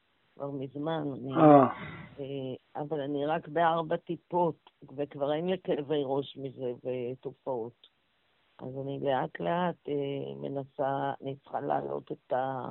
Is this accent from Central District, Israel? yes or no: no; Tel Aviv, Tel Aviv District, Israel; born there; תראה, אני נולדתי בתל אביב, וזה מקום נהדר בתל אביב.